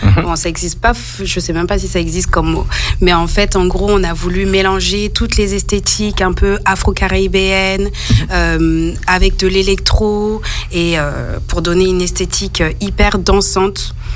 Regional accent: Paris, Île-de-France, France; je viens de Paris de base et je suis arrivée ici il y a 4 ans, un truc comme ça

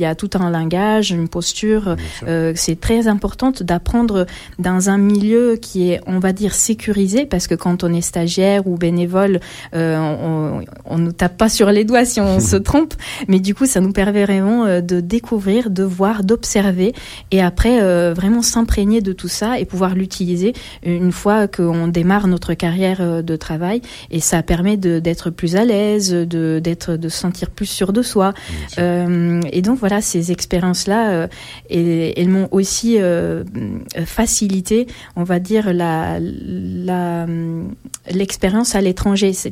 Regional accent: Italy; French is a second language; moved away as an adult; now in France; je suis italienne et j'ai grandi en Italie jusqu'à mes 30 ans. Et donc, j'ai fêté mon anniversaire en novembre 2024, mes 10 ans en France.

